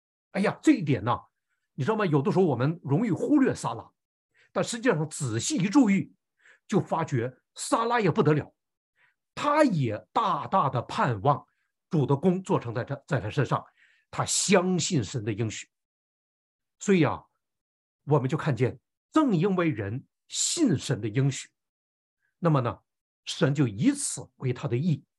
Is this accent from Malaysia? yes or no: no; China; 我们中国人形容小孩子一生下来就乐得嘎嘎的